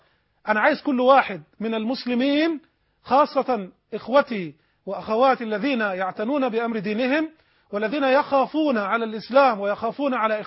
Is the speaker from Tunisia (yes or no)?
no; Egypt; عندنا في مصر